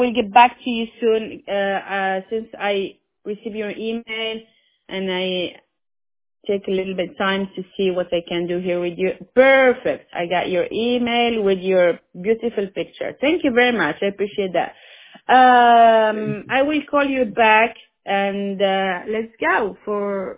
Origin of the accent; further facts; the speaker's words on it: Paris, Île-de-France, France; now in United States; I'm originally from Paris, from France. I'm a French girl.